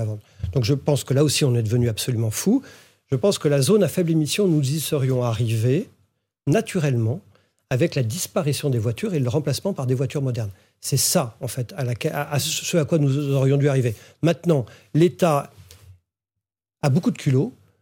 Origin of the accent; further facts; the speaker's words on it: Orléans, Centre-Val de Loire, France; born there; moi, je suis né à Orléans